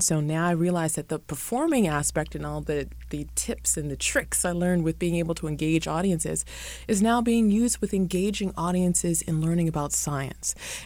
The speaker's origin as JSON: {"language": "English", "town": "Los Angeles", "region": "California", "country": "United States", "tie": "born or raised there", "said": "I grew up here in Los Angeles in the hood, a lot of people call it. It was off of 55th and Hoover in Los Angeles, and it was actually an impoverished neighborhood with a lot of gang violence."}